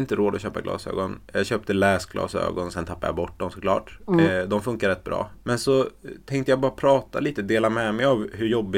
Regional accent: Värmland, Sweden; när jag var hemma i Värmland för en månad sen

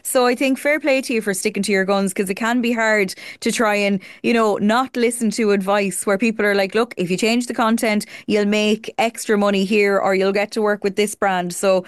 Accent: Ireland; We hate taking compliments when we're Irish people.

